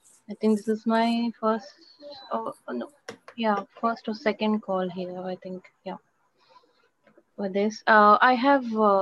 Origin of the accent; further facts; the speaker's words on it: India; from India